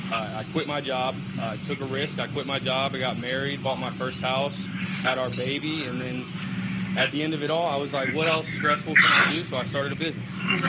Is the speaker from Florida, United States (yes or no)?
no; Williamsburg, Virginia, United States; I was born and raised in Virginia, Williamsburg, Virginia.